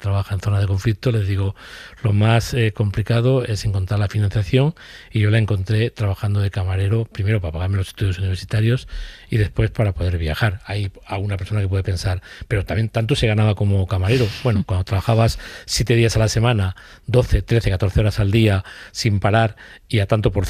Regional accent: Córdoba, Andalusia, Spain; born there; es mi ciudad natal, uh-huh, Córdoba

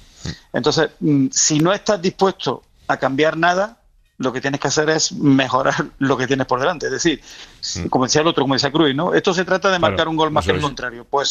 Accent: Ibiza, Balearic Islands, Spain; now in London, United Kingdom; yo vengo de Ibiza, donde la calidad de vida que tienes allí es espectacular, todo lo tienes a mano, todo el mundo se conoce, te tratan como si fueses de allí, de la isla, en todo momento.

